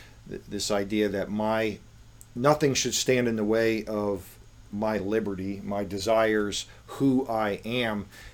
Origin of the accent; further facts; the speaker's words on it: Florida, United States; I come from South Florida, and I mean, South Floridians really embody all those characteristics